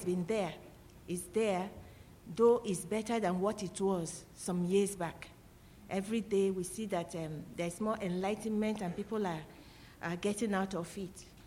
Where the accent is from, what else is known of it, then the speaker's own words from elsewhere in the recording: Yola, Adamawa, Nigeria; I'm from Yola, Adamawa State, Nigeria.